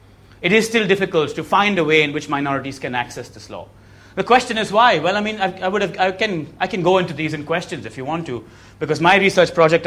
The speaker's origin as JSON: {"language": "English", "country": "India", "said": "European in inverted commas because I'm Indian"}